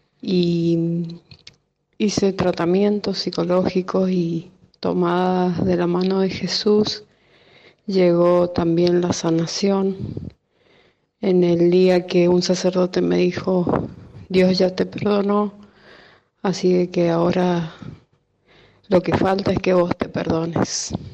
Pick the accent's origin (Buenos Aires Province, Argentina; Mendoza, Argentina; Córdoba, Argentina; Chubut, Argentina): Mendoza, Argentina; soy de Mendoza.